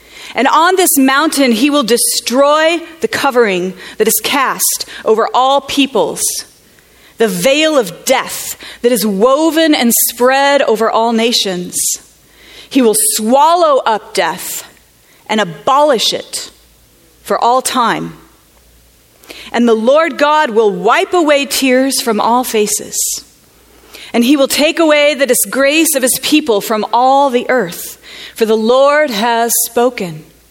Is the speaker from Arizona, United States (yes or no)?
yes; Grand Canyon, Arizona, United States; And I grew up in the Grand Canyon, as Perry said